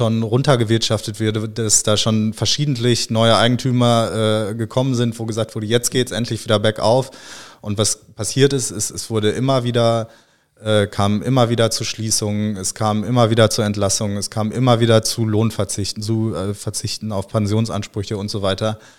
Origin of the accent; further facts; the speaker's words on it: Bochum, North Rhine-Westphalia, Germany; Also ich komme ja aus Bochum